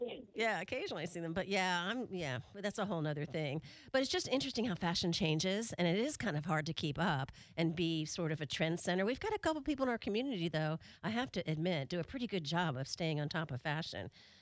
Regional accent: Atlanta, Georgia, United States; Well, and I grew up in Atlanta, actually.

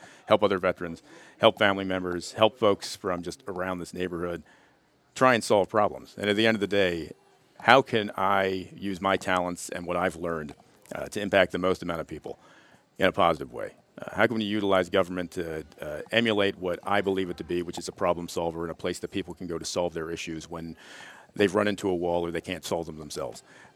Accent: Catonsville, Maryland, United States; Growing up in Catonsville, growing up in this area

